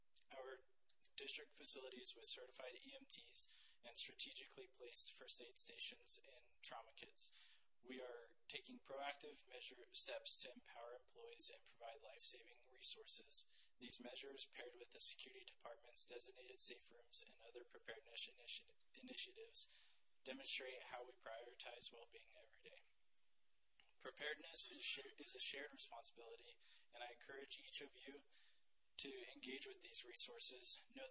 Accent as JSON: {"language": "English", "town": "Wenatchee", "region": "Washington", "country": "United States", "tie": "born or raised there", "moved": "as an adult", "said": "I did. I grew up in Wenatchee, Washington, and then left at 20 years old and came back at 26 to a much more populated city than what I had left it"}